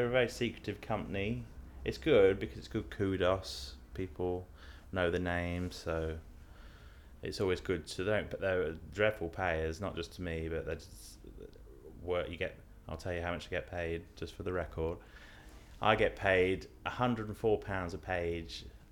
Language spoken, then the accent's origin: English; Peterborough, East of England, United Kingdom; also born or lived in Birmingham; Yeah, I'm originally from Peterborough, where I live now. I went to university in Birmingham when I was 18 and lived there for 13 years.